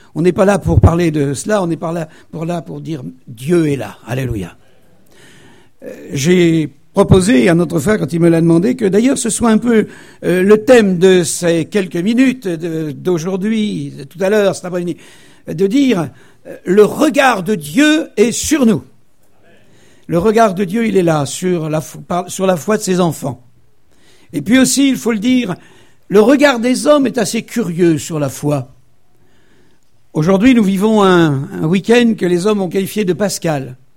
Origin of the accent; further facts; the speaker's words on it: Occitanie, France; quand on vient de l'Aveyron, dans les Midi-Pyrénées